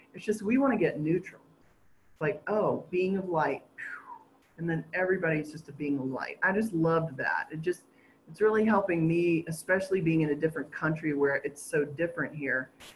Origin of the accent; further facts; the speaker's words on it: United States; moved away; I come from the States where you got to pick up after yourself.